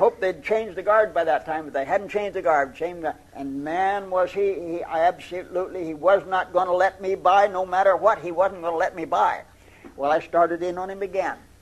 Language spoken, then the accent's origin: English; United States; I figured, well, I'll just let them know I'm an American.